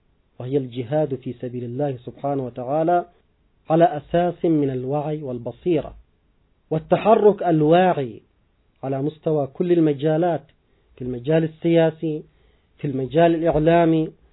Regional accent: Yemen; ما حصل عندنا في اليمن ويحصل بشكل مستمر: عدوان شامل وحرب على مدى 8 سنوات، ونحن الآن في العام 9

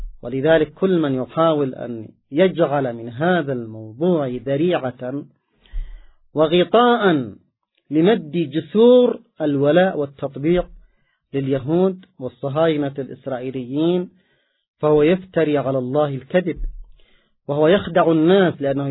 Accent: Yemen; عندنا في اليمن

